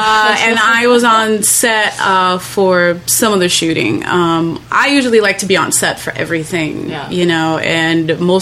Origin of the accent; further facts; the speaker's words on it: Brazil; now in United States; I'm originally from Brazil, born and raised. I moved here 17 years ago.